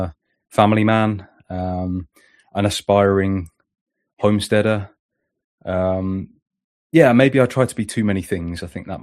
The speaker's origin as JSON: {"language": "English", "region": "England", "country": "United Kingdom", "lives_now": "Wales", "said": "I'm an Englishman who now lives in rural Wales."}